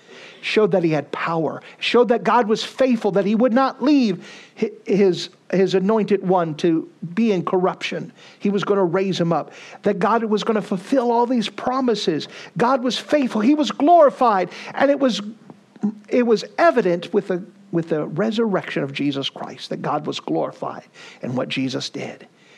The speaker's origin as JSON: {"language": "English", "country": "United States", "said": "We've had worse days. We're just American spoiled."}